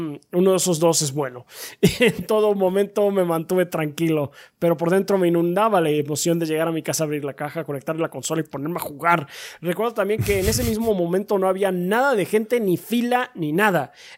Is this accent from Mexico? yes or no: yes; Sonora, Mexico; Recuerden, soy de Sonora.